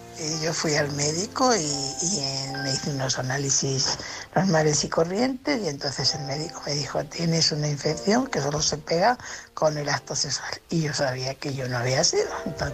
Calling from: Fuenlabrada, Community of Madrid, Spain; Soy corresponsal de Fuenlabrada

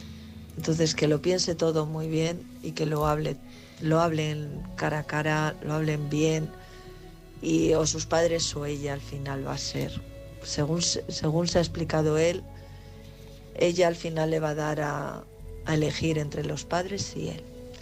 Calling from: Valladolid, Castile and León, Spain; de Valladolid.

